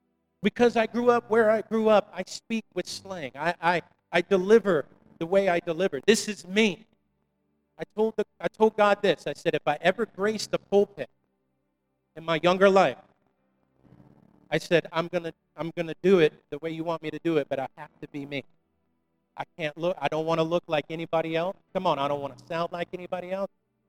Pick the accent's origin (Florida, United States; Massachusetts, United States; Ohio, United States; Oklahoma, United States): Florida, United States; I grew up near the Hood in Florida. I had a nice house, grew up in a good family, but we weren't far from the track.